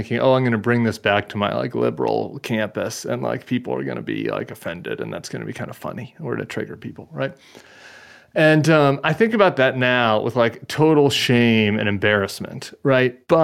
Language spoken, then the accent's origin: English; Colorado, United States; I'm from Colorado. I went to school at GW in the Northeast. I was visiting Ole Miss.